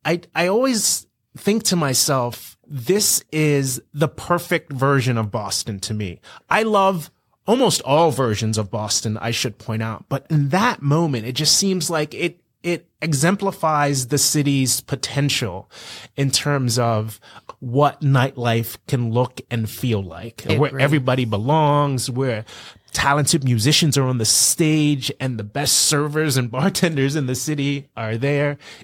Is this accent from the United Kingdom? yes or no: no; Bermuda; Growing up in Bermuda, we aren't in the Caribbean, but our hearts are very much Caribbean.